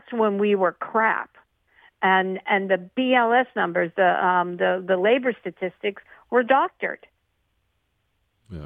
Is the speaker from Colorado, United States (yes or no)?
no; Pittsburgh, Pennsylvania, United States; just take my hometown of the city of Pittsburgh.